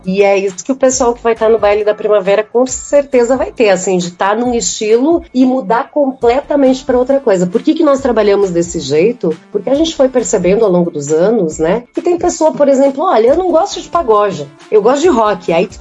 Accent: Serafina Corrêa, Rio Grande do Sul, Brazil; a gente vem de Serafina Corrêa, né, que é uma cidade bastante parecida com Marau, né, uma cidade de colonização e cultura italiana, mas que também recebe muitas pessoas de várias regiões.

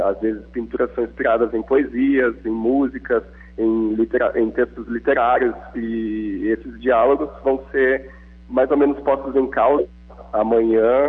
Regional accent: Brazil; o carnaval é a síntese mesmo da nossa linguagem visual, né, enquanto brasileiro

